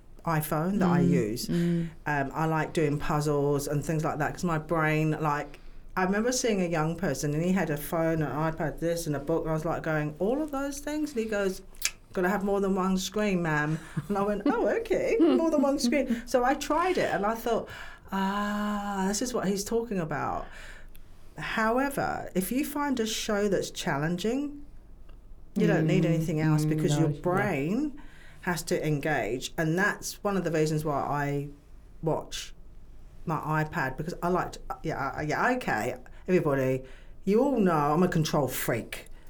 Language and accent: English; United Kingdom; Everybody knows I'm British. A British sense of humour.